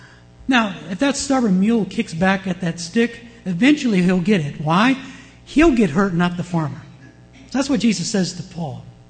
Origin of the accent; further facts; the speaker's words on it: Virginia, United States; But see, I'm from Virginia. I've been around West Virginians.